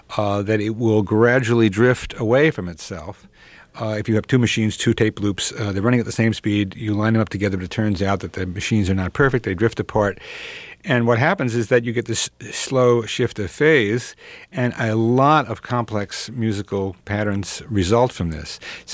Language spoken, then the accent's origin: English; United States; And I was raised in America of … tail fins and beer and the McDonald's.